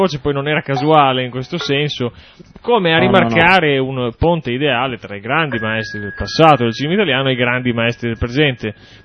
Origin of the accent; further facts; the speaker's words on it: Emilia-Romagna, Italy; sono romagnolo in fondo, è anche normale